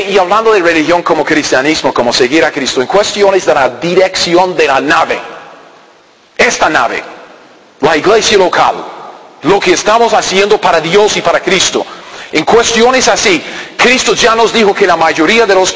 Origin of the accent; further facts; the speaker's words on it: United States; Allá en los Estados Unidos, de donde vengo yo, también es una democracia, se supone.